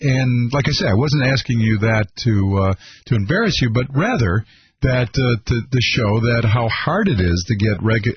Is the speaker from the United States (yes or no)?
yes; California, United States; When I return to my home state, California, home of the Gropinator, Arnold, but also Nancy Pelosi, my home district